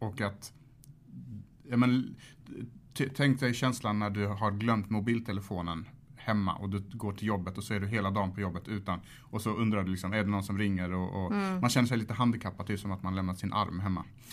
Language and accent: Swedish; Malmö, Skåne, Sweden; vi växte som sagt upp i förorten och där finns liksom där jag växte upp i Rosengård